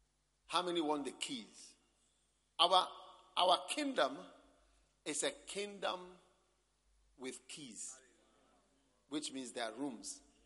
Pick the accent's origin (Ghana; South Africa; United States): Ghana; You see me as a Ghanaian, I see you as a Tanzanian.